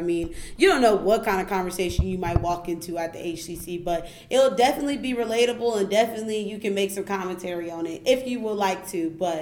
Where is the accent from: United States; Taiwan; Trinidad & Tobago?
United States; Richmond, California; I'm a junior here studying political science, and I'm from Richmond, California.